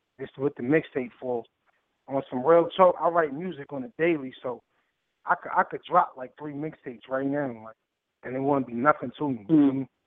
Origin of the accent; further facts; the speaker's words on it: Jersey City, New Jersey, United States; Jersey City. I'm from Lafayette Projects. That's where I was born at, Jersey City.